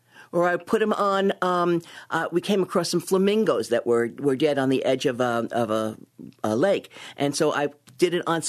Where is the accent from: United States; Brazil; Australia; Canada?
United States; Brooklyn, New York; moved away as an adult; also born or lived in Ohio; now in Kalamazoo, United States; Yeah, I grew up in Brooklyn. I went to Brooklyn College. I did my graduate work in Ohio, and I got my first teaching job at Western in 1966. And so I've been in Kalamazoo since 66.